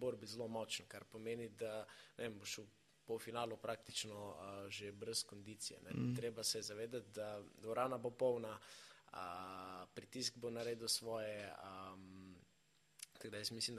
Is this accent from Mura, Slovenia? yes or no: no; Velenje, Savinja, Slovenia; sploh kar se tiče mojega domačega mesta Velenja, no, pa tudi ostale Slovenije